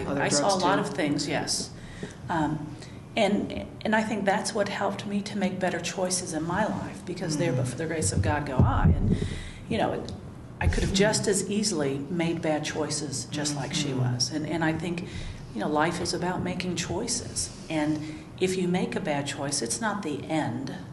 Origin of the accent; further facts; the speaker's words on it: Ohio, United States; born there; also born or lived in Georgia / Missouri; I was born in Ohio, and we lived there till I was in second grade. Then we moved to Georgia, lived in southern Georgia for about 4 years, and then I moved to, I moved to Missouri, and then I lived there for about 3 years